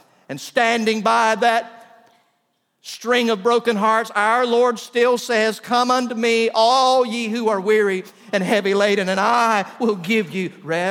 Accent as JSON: {"language": "English", "town": "Valdosta", "region": "Georgia", "country": "United States", "tie": "born or raised there", "also_born_or_lived": "Sylvester", "said": "I was raised in Valdosta, and it is alternatively known as Wintersville, USA, and the Azalea City. We live not far from the blueberry capital of the world. For a few years, I lived in Sylvester, Georgia"}